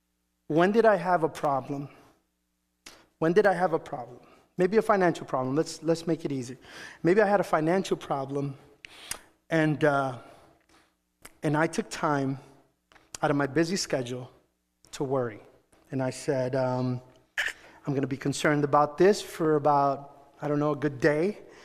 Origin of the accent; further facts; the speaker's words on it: Springfield, Missouri, United States; now in New York, United States; I moved to New York from Springfield, Missouri. I moved to New York.